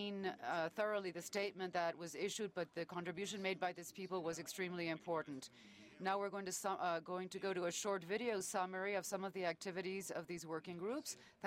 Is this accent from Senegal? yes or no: yes; Senegal; I'm from Senegal, and I'm a member of the ALAC Executive Committee